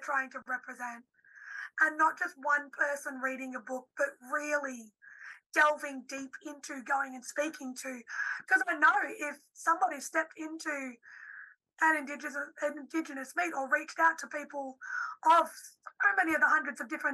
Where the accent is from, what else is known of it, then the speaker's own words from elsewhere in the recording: Australia; as an Australian, as someone who's very much a heavy supporter of the First Nations people here in Australia